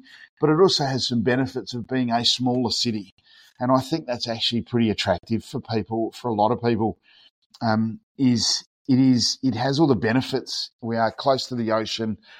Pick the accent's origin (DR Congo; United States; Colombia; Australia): Australia; South Australia; also born or lived in United Kingdom; I was born and bred in South Australia long, long time ago.